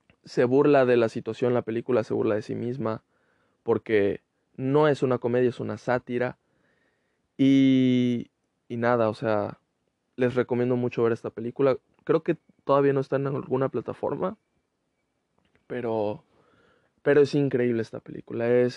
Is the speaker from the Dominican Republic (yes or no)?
no; Mexico; y que aparte como mexicano te puedes relacionar